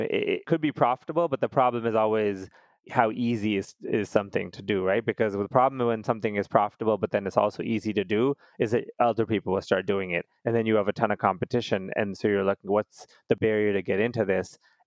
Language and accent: English; United States; born there; I came from India originally. My parents I was born in the United States, but they're from India.